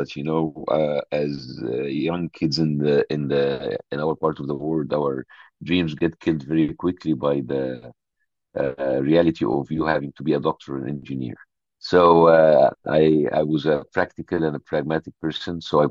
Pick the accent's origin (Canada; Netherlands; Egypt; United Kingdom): Egypt; English is a second language; moved away as an adult; now in United States; I was born and grew and raised in Egypt until the age of 40. I only moved to America only the last 10 years. But Egypt has been my hometown, my birthplace.